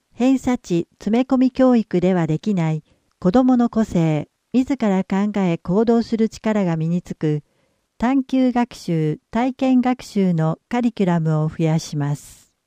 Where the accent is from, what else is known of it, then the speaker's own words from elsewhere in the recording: Adachi, Tokyo, Japan; 生まれも育ちも足立区です。出身校、北鹿浜小学校、加賀中学校、足立新田高等学校。